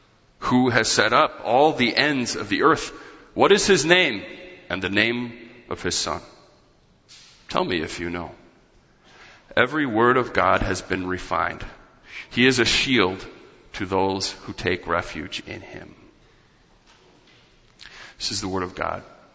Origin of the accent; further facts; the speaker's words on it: Michigan, United States; As we said growing up in Michigan, maybe this is a common Midwest theme, if you don't like the weather, wait 15 minutes.